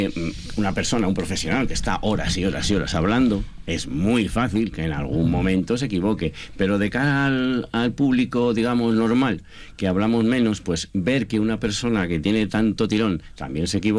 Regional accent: Numancia de la Sagra, Castilla-La Mancha, Spain; also born or lived in Madrid; nací en Madrid, pero efectivamente me crié en Numancia de la Sagra, antes Azaña.

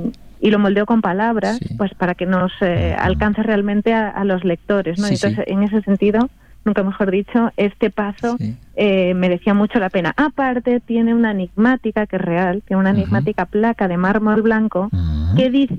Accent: Santiago de Compostela, Galicia, Spain; now in Madrid, Spain; Soy gallega, soy de Santiago.

